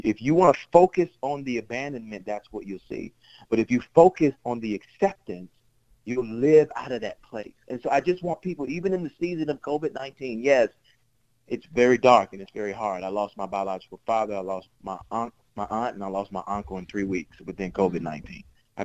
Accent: Atlanta, Georgia, United States; He had a barbershop down on Auburn Avenue. I grew up on Auburn, birthplace of kind of civil rights in Atlanta.

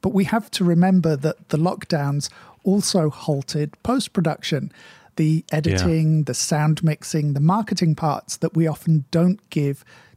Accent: United Kingdom; Being British and of a certain age, I'm a big fan of the motoring show, The Grand Tour

